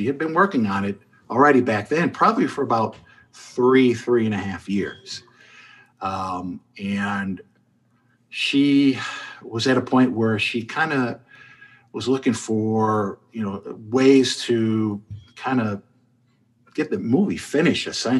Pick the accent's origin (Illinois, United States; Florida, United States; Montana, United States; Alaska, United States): Illinois, United States; Chicago; It was in my old neighborhood at the Copernicus Center where, you know, I grew up in Jefferson Park.